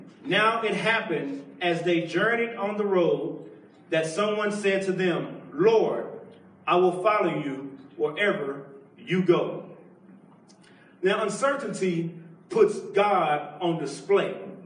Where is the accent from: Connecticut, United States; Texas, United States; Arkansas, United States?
Texas, United States; Mahia; I'm from Mahia, Texas. I'm Pentecostal by nature.